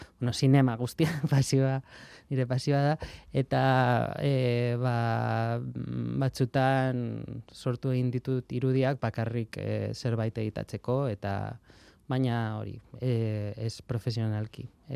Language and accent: Basque; Karrantza, Basque Country, Spain; moved away; ni nire jaioterrira berriz joan nintzen Karrantzaranan eta bueno egon naiz uste dut Euskal Herritik kanpo ba igual 15 urte ala holako zerbait eta berriz nire herrira itzultzean